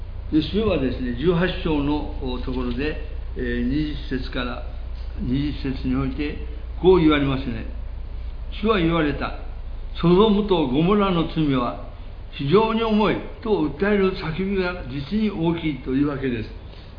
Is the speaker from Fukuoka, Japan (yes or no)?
yes; Fukuoka, Japan; born there; 実は私は福岡の生まれなもんですから